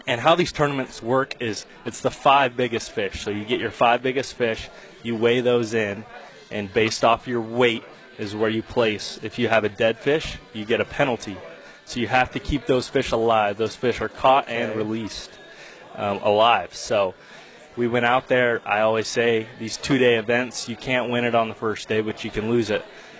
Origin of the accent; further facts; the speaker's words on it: Oroville, California, United States; also born or lived in San Clemente; So, I'm born and raised in Oroville, California. That's, you know, probably an hour and a half north of Sacramento. Near a town called Chico. I also lived in Southern California near San Clemente.